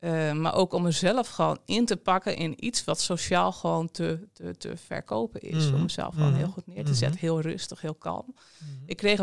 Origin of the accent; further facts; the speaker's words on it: Friesland, Netherlands; want ik ben Fries, dus ik ben Mem.